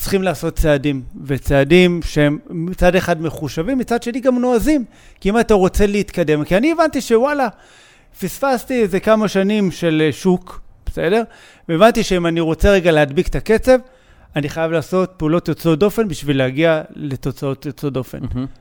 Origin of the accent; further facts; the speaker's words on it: Bat Yam, Tel Aviv District, Israel; אני בת ימי, אני גדלתי כל החיים, אמא שלי גרה בבת ים, אני מכיר את בת ים